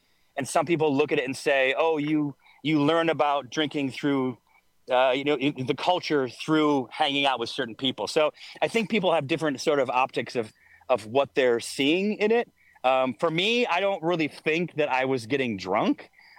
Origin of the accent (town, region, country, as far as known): Syracuse, New York, United States; born or raised there